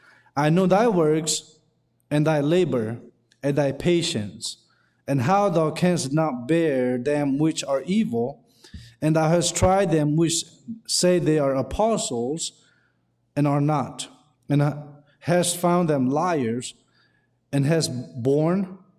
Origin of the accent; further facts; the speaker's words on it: Thailand; also born or lived in Burma; now in United States; I wasn't born here. I was born in Burma. I grew up in Thailand. I'm not American citizen by birth. I'm American citizen by choice. I'm American by choice